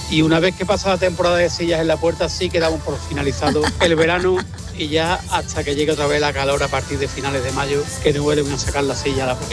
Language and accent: Spanish; Los Palacios y Villafranca, Andalusia, Spain; esta semana es la feria de aquí de mi pueblo, de los Palacios de Villafranca